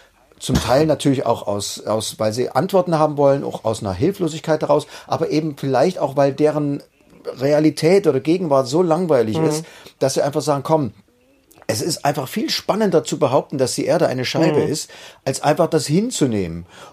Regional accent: East Germany, Germany

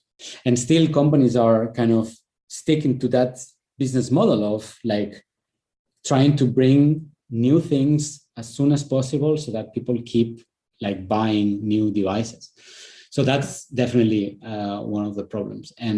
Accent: Spain; English is a second language; I am originally from Spain

